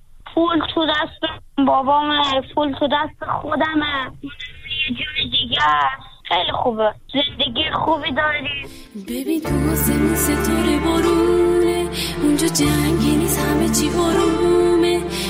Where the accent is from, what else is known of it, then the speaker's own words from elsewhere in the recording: Afghanistan; born there; کلن تو افغانستان به دنیا اومدم، از 7 سالگی رفتم سری کار.